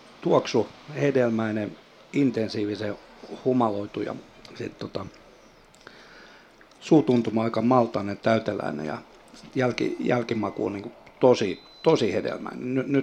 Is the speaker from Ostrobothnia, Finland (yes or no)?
yes; Jakobstad, Ostrobothnia, Finland; mistä mä oon Pietasaaresta kotosin ja muistan kyllä hyvin